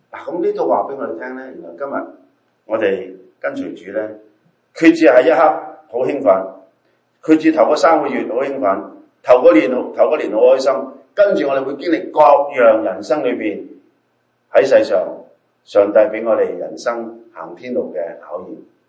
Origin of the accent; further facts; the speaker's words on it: China; 我们中国人有句说话，不可以拔苗助长